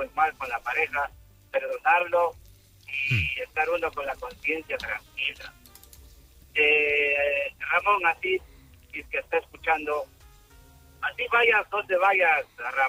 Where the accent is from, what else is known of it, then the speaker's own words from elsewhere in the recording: Ecuador; porque yo soy de Ecuador.